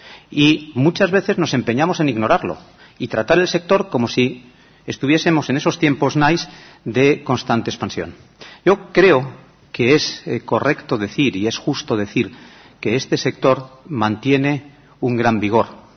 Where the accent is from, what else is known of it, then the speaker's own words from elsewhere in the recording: Spain; nosotros, como sociedad, como españoles